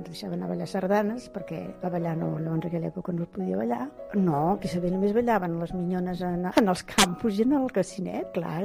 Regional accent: Sabadell, Catalonia, Spain; vaig néixer l'any 32, la setmana que ve fet 81 anys, sóc de Sabadell i he passat els estius a Castellterçol, que és com la meva segona casa.

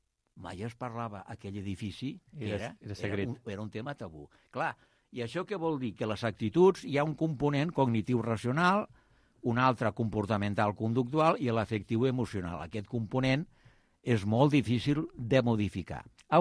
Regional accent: Reus, Catalonia, Spain; Jo sóc fill de Reus

